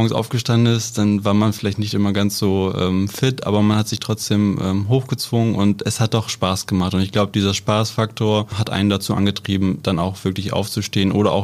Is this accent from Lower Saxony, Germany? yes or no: yes; Neuenburg, Lower Saxony, Germany; bin 27 Jahre alt, komme aus dem schönen Neuenburg bei Zetel